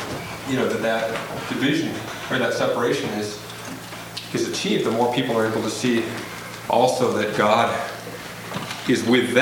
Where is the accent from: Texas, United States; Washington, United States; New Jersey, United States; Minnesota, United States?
Washington, United States; Mercer Island; I grew up on Mercer Island, which is a wealthy suburb of Seattle.